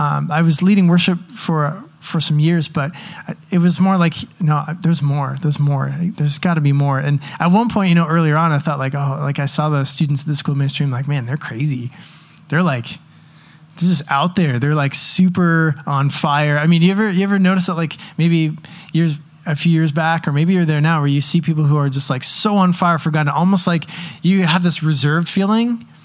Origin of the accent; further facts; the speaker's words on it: Canada; it took me leaving my own country in Canada